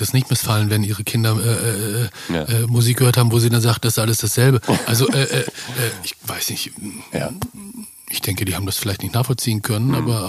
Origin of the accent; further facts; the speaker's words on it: North Rhine-Westphalia, Germany; Es gab das Forum Enger, unweit von dem, wo ich aufgewachsen bin